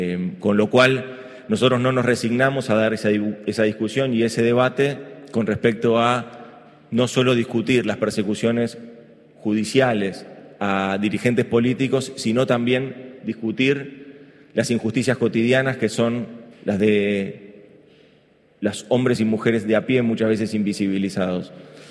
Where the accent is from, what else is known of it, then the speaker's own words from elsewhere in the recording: Argentina; como argentinos y argentinas tuvimos que asumir esa responsabilidad